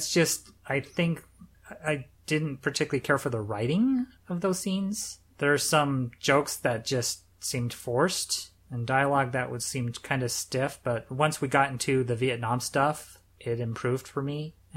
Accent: Utah, United States; also born or lived in Colorado; It's like saying I'm from Utah, not from Colorado.

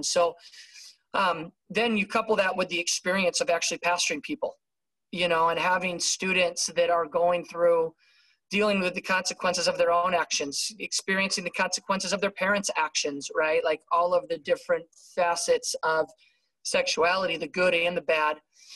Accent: Michigan, United States; I grew up in Michigan. Grew up in a really strong Christian family.

